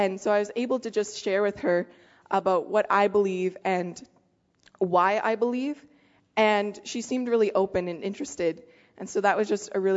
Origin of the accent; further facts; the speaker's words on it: Russia; my parents were missionaries, and that's why I grew up in Russia